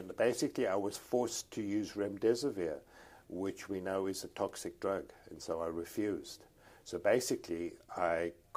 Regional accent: South Africa; moved away as an adult; also born or lived in Canada; now in United States; Yeah, so I'm South African. I did my medical training in South Africa. I then did critical care in South Africa.

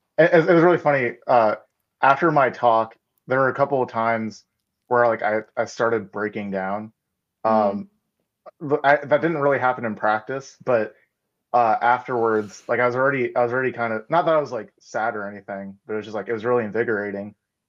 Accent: Tampa, Florida, United States; I've been here, born and raised in Tampa, Florida.

